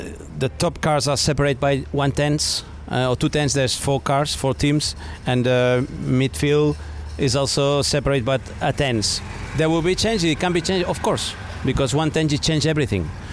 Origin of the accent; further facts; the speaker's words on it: Catalonia, Spain; Welcome to Catalonia. Welcome to my hometown that is not far from here. It's a lot. It's 80 k's from here.